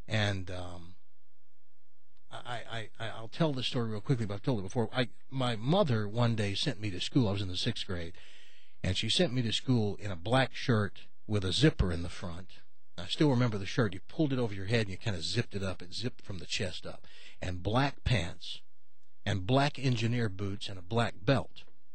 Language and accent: English; the South, United States; I grew up in the South, and deep enough in the South where there was colored town